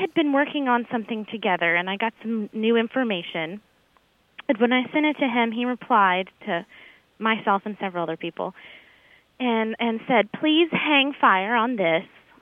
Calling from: Indianapolis, Indiana, United States; I'm calling from Indianapolis.

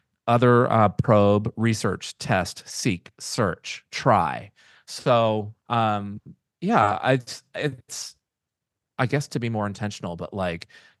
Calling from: Hawaii, United States; The most obvious right now, since I'm tuning in from Maui, is to travel more.

